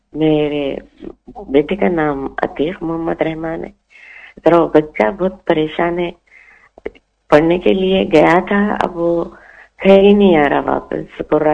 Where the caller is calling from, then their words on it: Chicago, Illinois, United States; میں شکاگو سے بات کر رہی ہوں.